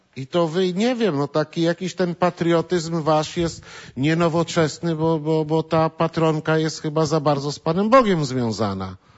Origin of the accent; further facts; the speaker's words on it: Szczaniec, Lubusz Voivodeship, Poland; moved away; wyjechałem 40 lat temu ze Szczańca, urodziłem się 20 lat temu, chodziłem tu do szkoły.